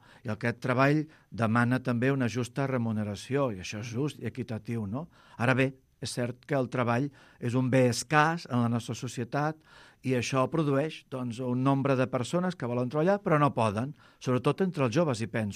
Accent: Cornellà de Llobregat, Catalonia, Spain; soc de Cornellà de Llobregat, per tant, una ciutat industrial. Provinc d'una família també, doncs, que va venir d'Andalusia, vas néixer aquí. La meva família és originària de Granada, com ella, tantes famílies en aquell moment dels anys 60. Jo en tinc 55 d'anys.

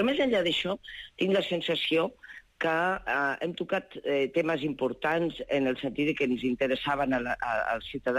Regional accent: Valencia, Valencian Community, Spain; Jo soc de València, safrà.

